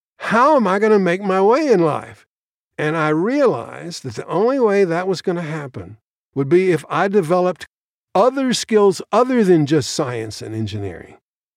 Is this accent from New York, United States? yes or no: yes; New York City, New York, United States; I was born in New York City in March of 1942. And I lived in row houses, 7521 167th Street in Queens, New York.